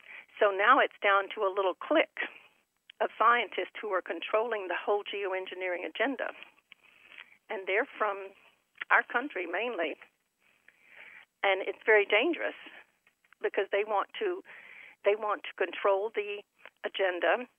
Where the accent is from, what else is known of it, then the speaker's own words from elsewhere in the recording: Texas, United States; moved away; And I grew up in Texas, where the sun is much hotter than up here in Connecticut.